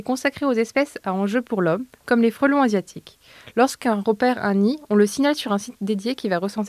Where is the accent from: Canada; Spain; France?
France; Bourgogne-Franche-Comté; j'ai 23 ans. Je viens de la Nièvre et j'ai fait un bac littéraire.